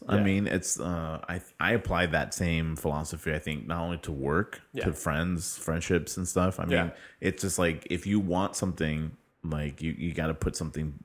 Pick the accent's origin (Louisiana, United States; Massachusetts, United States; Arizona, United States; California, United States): California, United States; San Diego; I mean, I'm from San Diego, and the stereotype that we get is that we're too laid back, because it's, like, yeah, surfer culture